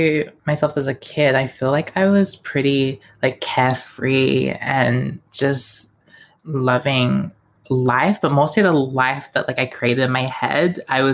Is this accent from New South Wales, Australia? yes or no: no; Melbourne, Victoria, Australia; growing up in Melbourne in general, I feel like going back to school as well, when you see the weather change so much